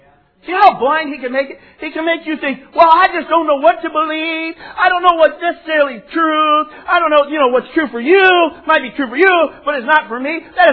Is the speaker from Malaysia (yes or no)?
no; Michigan, United States; I grew up in Michigan, and I married a Texas girl.